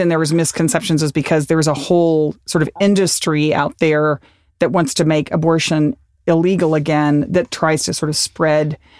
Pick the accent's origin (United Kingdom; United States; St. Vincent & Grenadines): United States; Texas; we work all over the country, including my home state of Texas, where it's really hard to get affordable health care.